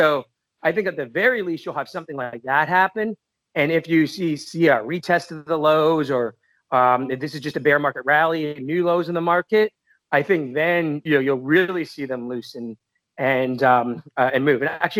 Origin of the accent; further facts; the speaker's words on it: Canada; when I'm Canadian, and back in 1999, all Canadians owned